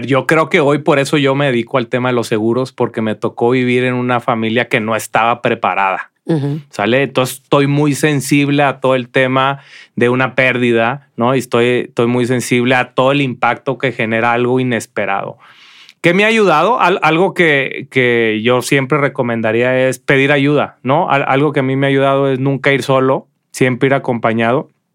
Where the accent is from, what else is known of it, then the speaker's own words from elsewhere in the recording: Culiacán, Sinaloa, Mexico; now in Guadalajara, Mexico; ya llegué aquí a Guadalajara en el 97. Ya soy más tapatío que Guadalajara. Que Culiacán, perdón.